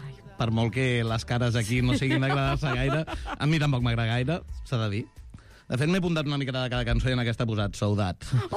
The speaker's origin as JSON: {"language": "Catalan", "town": "El Prat de Llobregat", "region": "Catalonia", "country": "Spain", "said": "Jo sóc del Prat"}